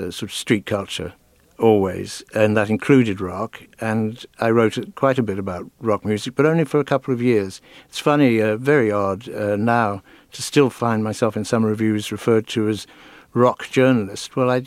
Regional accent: Ireland; also born or lived in London; now in United States; Well, I came to America in 75, and I grew up in Ireland, and I then went to London in the what's now known as the swinging 60s

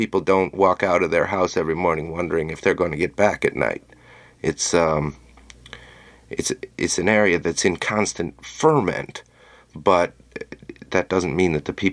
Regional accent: United States; Growing up in America, I have been in more constant danger than I was anywhere in the Middle East.

